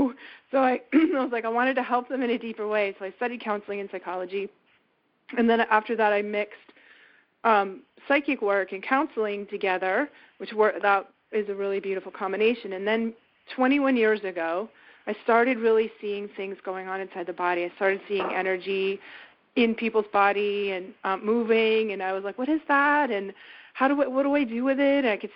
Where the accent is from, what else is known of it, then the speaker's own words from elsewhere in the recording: Newton, Massachusetts, United States; I grew up in right outside of Boston. I grew up in Newton in the 60s and 70s